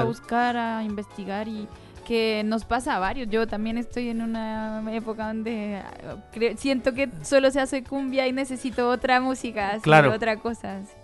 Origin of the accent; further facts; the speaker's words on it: Colombia; now in Chile; acá igual en Chile yo siento como colombiana